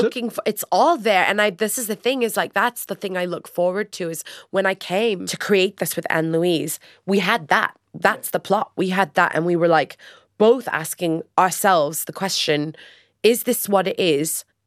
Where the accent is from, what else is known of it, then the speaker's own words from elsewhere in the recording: Australia; So to come back to Australia, my home country